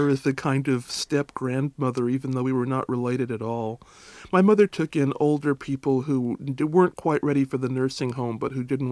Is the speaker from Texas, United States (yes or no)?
no; Pasadena, California, United States; Well, I lived there for about a year. Actually, I grew up in Pasadena, California.